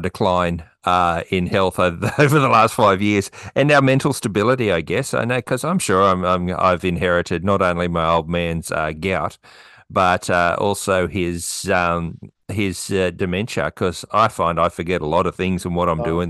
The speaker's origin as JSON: {"language": "English", "region": "Tasmania", "country": "Australia", "tie": "born or raised there", "said": "our biggest number of downloads seems to come from my home state now, Tasmania."}